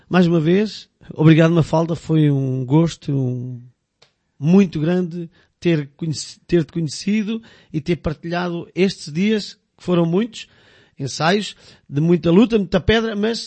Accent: Fermentelos, Aveiro, Portugal; Nascido e criado em Fermentelos, trabalho em Lisboa, mas trabalho com a banda e com o Orfeão aqui em Ilha, portanto já estou em Ilha há quase 20 anos

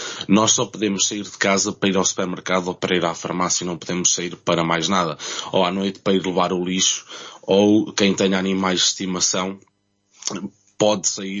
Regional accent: Bustos, Aveiro, Portugal; now in Alicante, Spain; sou de Bustos, e fiz a minha trajetória académica em Mirandela, regressei a Oliveira do Bairro, entretanto estive 3 anos em Ílhavo

